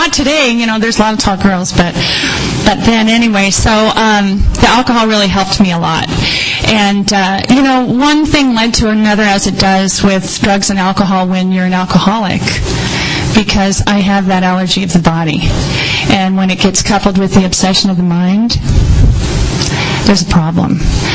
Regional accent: Modesto, California, United States; born there; I was born in Modesto, California, home of American Graffiti and Gallo Wine.

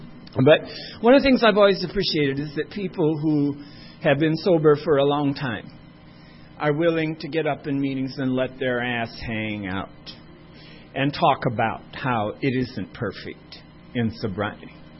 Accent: Ireland; But I'm, yes, I am Irish.

